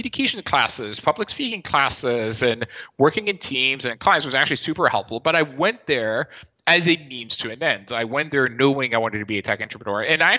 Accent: Nice, Provence-Alpes-Côte d'Azur, France; So I'm actually from Nice in the southeast of France. So I was skiing in the Southern Alps

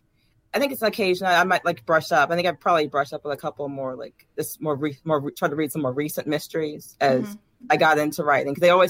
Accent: Virginia, United States; I grew up in Virginia, which the history of the U.S. is taught a lot.

